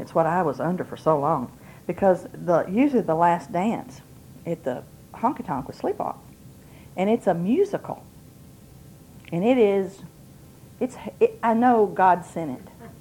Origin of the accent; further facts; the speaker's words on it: Texas, United States; I'm from Texas. I had a mom and dad. My dad was part Indian from Oklahoma.